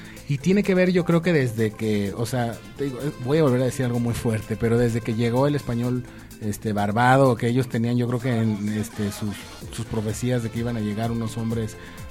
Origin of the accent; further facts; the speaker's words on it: Mexico; O sea, nosotros como mexicanos llegar a abrir nuestra empresa